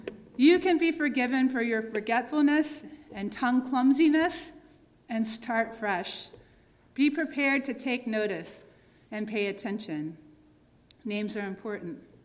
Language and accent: English; the South, United States; I'm from the South, where people are perfectly comfortable being up in one another's business.